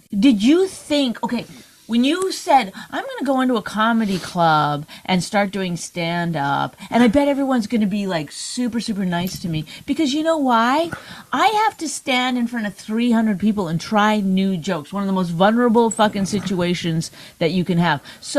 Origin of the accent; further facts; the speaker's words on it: Canada; I'm Canadian.